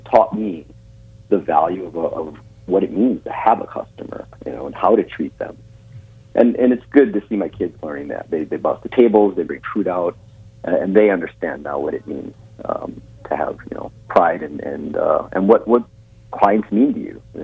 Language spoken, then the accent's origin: English; Sicily, Italy; No, we're all from Sicily.